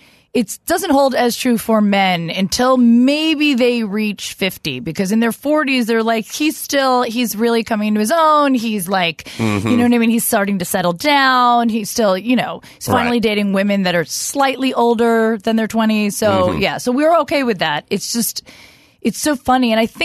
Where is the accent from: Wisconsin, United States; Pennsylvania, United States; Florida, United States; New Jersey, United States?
New Jersey, United States; I'm from Jersey originally.